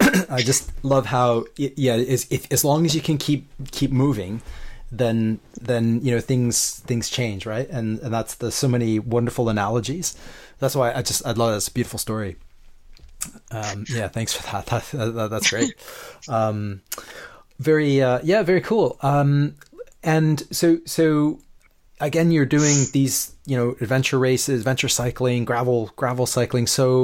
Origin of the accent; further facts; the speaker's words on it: Canada; I'm from Canada